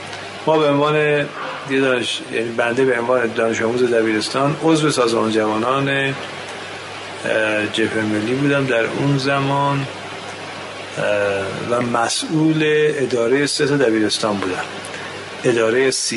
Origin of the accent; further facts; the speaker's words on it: Shemiran, Tehran Province, Iran; born there